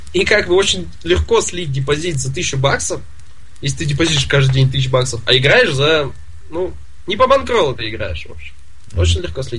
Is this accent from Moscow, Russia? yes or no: no; Nizhny Tagil, Sverdlovsk Oblast, Russia; Я из Тагила, живу там официально. Как бы здесь, но... Так, где я живу там? В Тагиле я живу, здесь я учусь